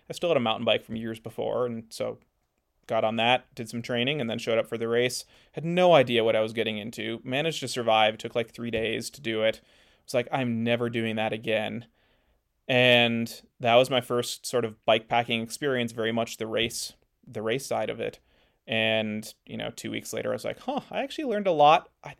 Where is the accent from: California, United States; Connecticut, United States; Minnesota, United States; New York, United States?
Minnesota, United States; also born or lived in Wisconsin; And I grew up in the Midwest. Oh, so I grew up in Minnesota. went to college in Western Minnesota, went to grad school for a couple years in Wisconsin